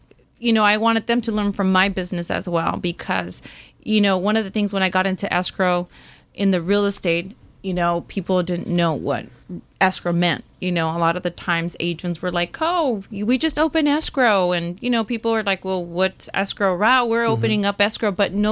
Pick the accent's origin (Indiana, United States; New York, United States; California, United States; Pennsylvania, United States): California, United States; Santa Ana; I grew up in Santa Ana and my parents never owned a home.